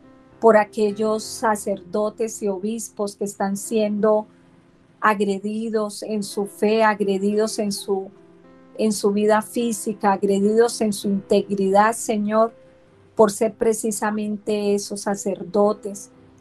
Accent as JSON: {"language": "Spanish", "country": "Colombia", "said": "las heridas que a diario le ocasionamos como colombianos"}